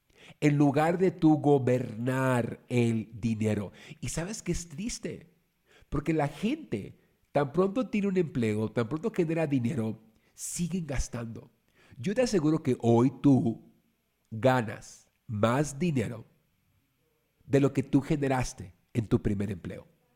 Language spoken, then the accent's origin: Spanish; Mexico; pues bueno, soy mexicano